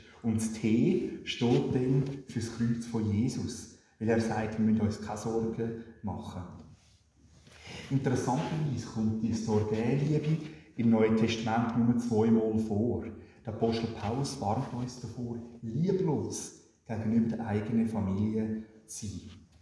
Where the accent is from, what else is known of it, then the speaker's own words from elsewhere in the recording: Switzerland; Das ist immer mehr ein Thema bei uns in der Schweiz.